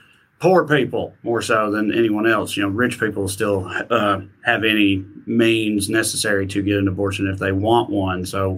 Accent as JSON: {"language": "English", "region": "Tennessee", "country": "United States", "tie": "born or raised there", "said": "what you want to do in my home state of Tennessee there"}